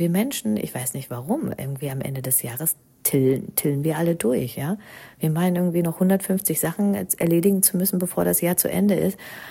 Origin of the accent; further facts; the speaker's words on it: Germany; now in India; Meine Kindheit in Deutschland war auf jeden Fall geprägt von dem Dezembermonat und auch von Weihnachten.